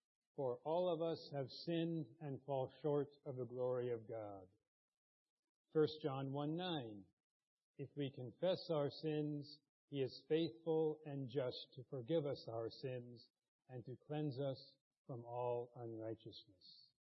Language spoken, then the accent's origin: English; United States; I'm from the United States.